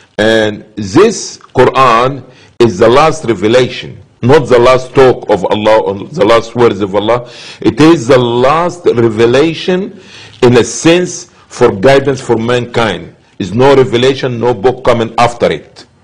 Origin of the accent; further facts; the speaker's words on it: Cairo, Cairo Governorate, Egypt; moved away as an adult; also born or lived in Saudi Arabia; I'm originally from Cairo, Egypt. And I received my early Islamic education in Egypt. And after this, I moved to Saudi Arabia